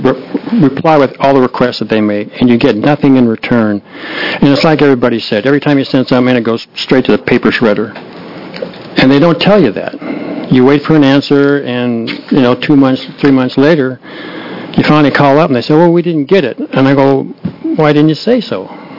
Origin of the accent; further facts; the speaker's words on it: Bend, Oregon, United States; I'm from Bend, Oregon, at least for another 3 weeks.